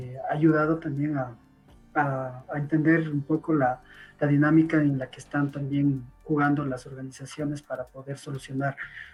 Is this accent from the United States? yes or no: no; Ecuador; nosotros también, como ecuatorianos, venimos de un proceso migratorio muy fuerte que se dio a finales de los 90.